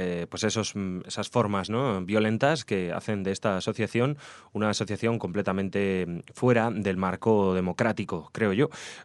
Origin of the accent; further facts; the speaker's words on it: Spain; personalmente, como ciudadano español, me daba mucha vergüenza todo esto